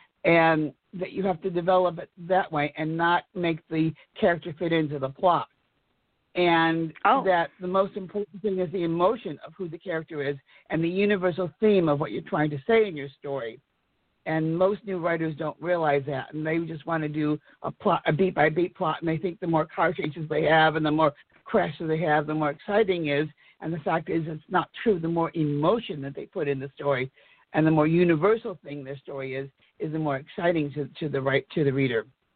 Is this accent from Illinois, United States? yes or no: yes; Chicago, Illinois, United States; I am from Chicago, the Windy City.